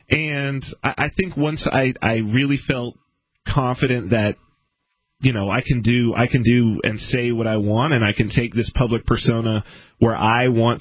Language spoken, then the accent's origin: English; California, United States; I'm from Southern California.